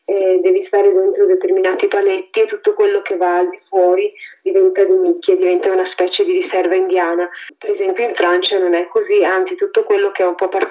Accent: Veneto, Italy; also born or lived in Sicily; quando ci siamo trasferiti dalla Sicilia al Veneto è stato un viaggio piuttosto traumatico, anche se io ero molto piccola, mi sentivo in qualche modo come sradicata

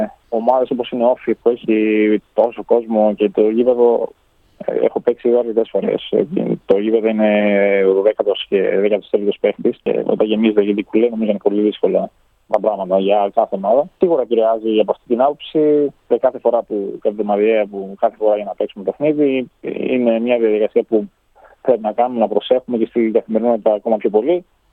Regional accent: Australia; also born or lived in Greece; Μεγαλώνοντας στην Αυστραλία από τα 9-10, δηλαδή για μένα, εγώ έχω 2 πίτσα στην ουσία. Και η Ελλάδα και η Αυστραλία για μένα είναι το ίδιο πράγμα.

